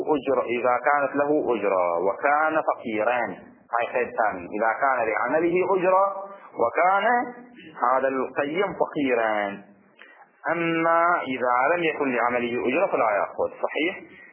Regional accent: Abu Saiba, Bahrain; ودفن في قريتنا قرية أبو صيدا، ولا زال قبره موجود

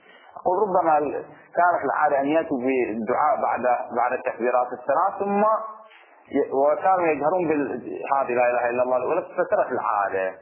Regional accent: Bahrain; ما المشهور جدا عندنا في البحرين وربما عندكم أيضا في مناطقكم

